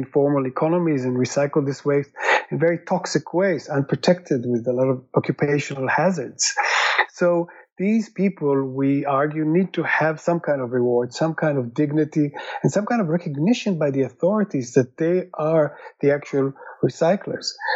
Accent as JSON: {"language": "English", "country": "Israel", "moved": "as an adult", "said": "I'm originally from Israel"}